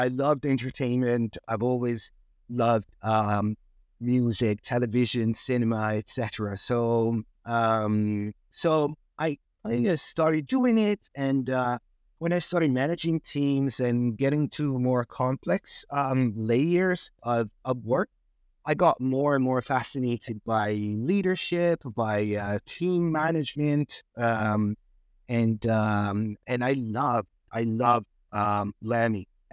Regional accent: Italy; moved away as an adult; now in United Kingdom; So I'm from Italy originally. I moved to the UK in 2010

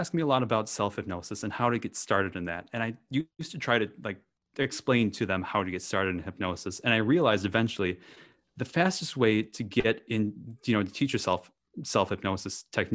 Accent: Wisconsin, United States; Because, you know, I grew up in Wisconsin. There's not a whole lot of that to do.

